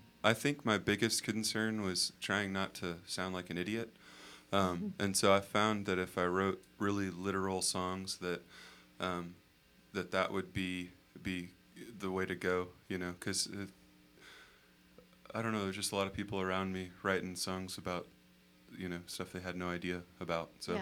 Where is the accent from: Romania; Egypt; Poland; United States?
United States; Gulf Coast; we're from the Gulf Coast where it smells really bad, and all the like the oil and plastics manufacturing.